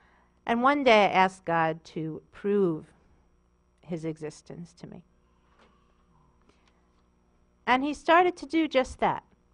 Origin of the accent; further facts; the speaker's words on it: Long Island, New York, United States; I grew up on Long Island in the 1970s